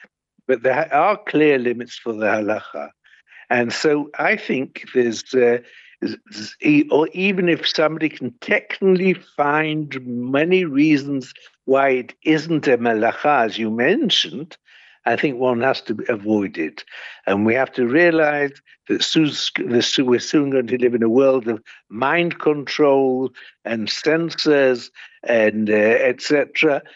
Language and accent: English; Manchester, North West England, United Kingdom; I remember I grew up in Manchester in England, and we had coal fires.